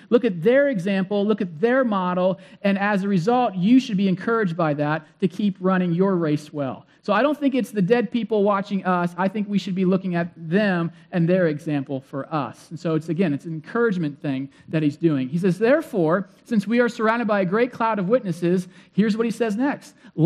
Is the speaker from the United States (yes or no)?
yes; Ashland, Ohio, United States; one of my friends who's a pastor at the region where I grew up at in Ashland, Ohio